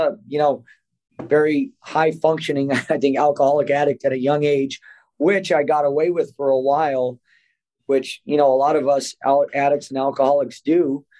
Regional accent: Temecula, California, United States; I grew up here. My parents are from San Diego. I grew up in Temecula

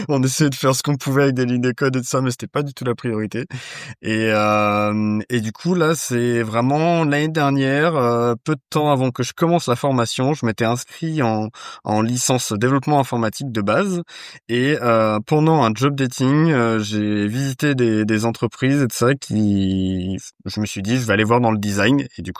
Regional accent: Nantes, Pays de la Loire, France; Je suis d'origine de Nantes.

